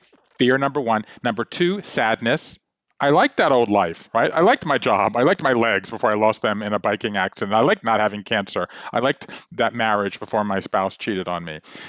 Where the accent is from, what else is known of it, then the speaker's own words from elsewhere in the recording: Savannah, Georgia, United States; So she's a writer in Savannah, Georgia, which is my hometown.